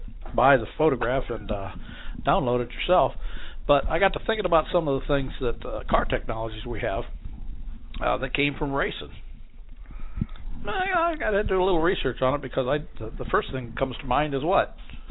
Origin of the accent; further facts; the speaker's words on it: New Haven, Connecticut, United States; John Schnoker, based out of my hometown, New Haven, part owner of L&S Alignment.